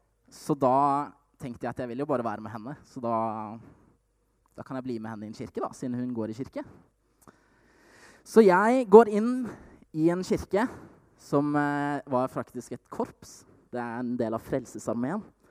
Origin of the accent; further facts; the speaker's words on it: Stavanger, Rogaland, Norway; now in Oslo, Norway; bor i verdens aller beste by, Oslo. Og som dere hører på dialekten min, så jeg oppvokst i verdens styggeste by, Stavanger.